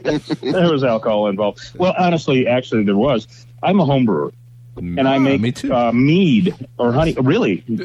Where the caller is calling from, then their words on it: Bisbee, Arizona, United States; I am in the beautiful Cochise County in southeastern Arizona. I am in Bisbee, the best kept secret in the country.